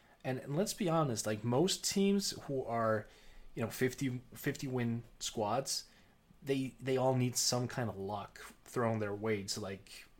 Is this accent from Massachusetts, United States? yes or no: no; Oklahoma, United States; you know, I'm from Oklahoma.